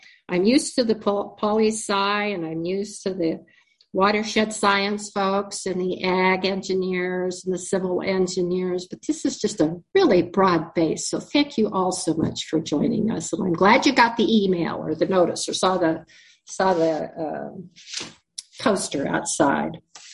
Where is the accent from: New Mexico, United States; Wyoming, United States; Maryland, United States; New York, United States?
Wyoming, United States; Cheyenne; also born or lived in Colorado; You know, I grew up in Cheyenne, Wyoming. I'm a Colorado native, but I grew up in Cheyenne, Wyoming.